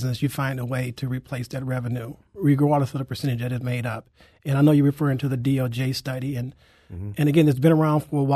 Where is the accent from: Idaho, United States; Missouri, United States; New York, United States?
Missouri, United States; St. Louis; because I myself, growing up in St. Louis City, has always benefited from those after-school programs